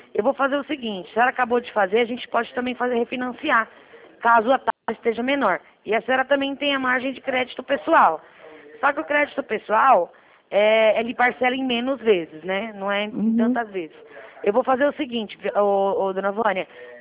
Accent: São Paulo, Brazil; Eu sou aqui de São Paulo.

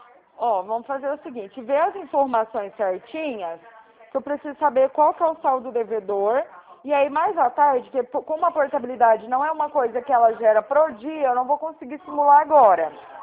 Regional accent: Araraquara, São Paulo, Brazil; Araraquara.

